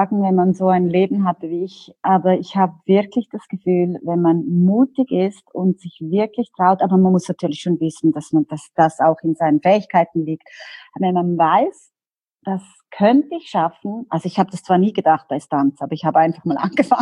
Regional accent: Liechtenstein; ich komme aus Liechtenstein

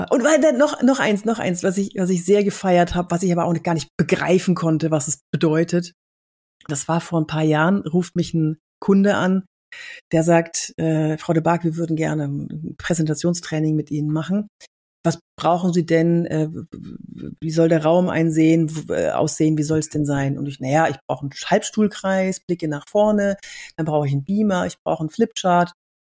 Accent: Cologne, North Rhine-Westphalia, Germany; Ich war in Düsseldorf und ich komme aus Köln.

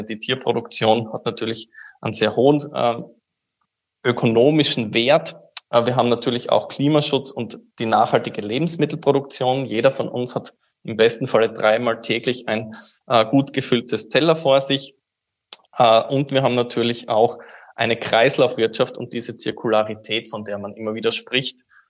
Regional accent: Styria, Austria; Ich komme aus der Südoststeiermark. Das ist eine absolute Gunstlage für Mais.

